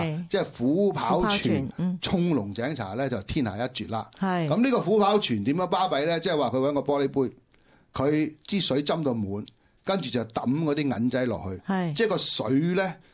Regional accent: Shanghai, China; 因為我本身外省人啦，我上海人啦

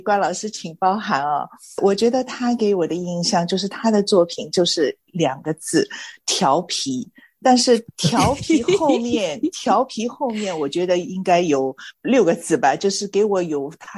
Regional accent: Shanghai, China; 我注意到黄老师其实也是跟我是同乡，也是上海人

